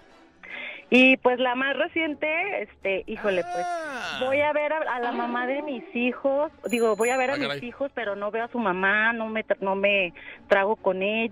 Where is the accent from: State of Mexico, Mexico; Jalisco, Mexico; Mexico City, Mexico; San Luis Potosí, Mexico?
Jalisco, Mexico; Guadalajara; Soy de Loma Dorada, ¿eh?